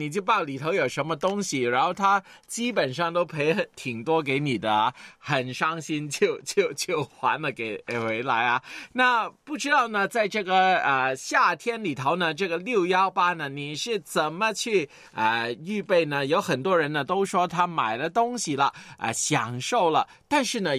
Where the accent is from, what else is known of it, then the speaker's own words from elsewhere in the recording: Guangdong, China; 就是我们广东人呢、喜欢拿个冬瓜呢割开来煲汤啊